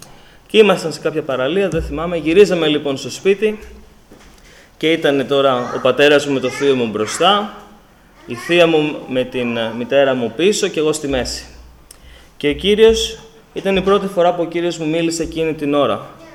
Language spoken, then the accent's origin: Greek; Athens, Attica, Greece; το σόι της μητέρας μου είναι από την Κρήτη, αν και μεγάλωσα στην Αθήνα.